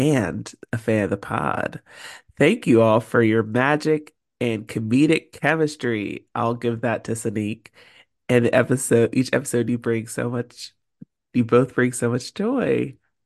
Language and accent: English; Oakland, California, United States; It's actually a slang word from Oakland, my hometown